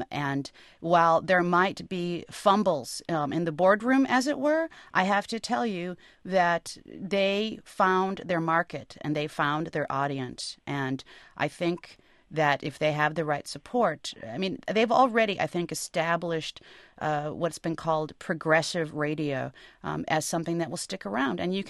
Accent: Moline, Illinois, United States; of my hometown, Moline, Illinois, farm implement capital of the world.

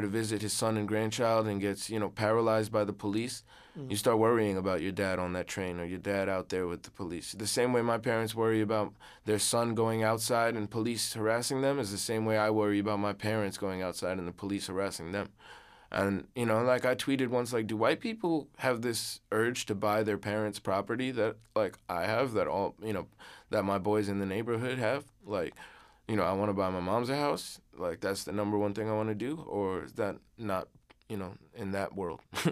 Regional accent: India; I'm really Indian. I really speak Hindi at home and like eat this food every day

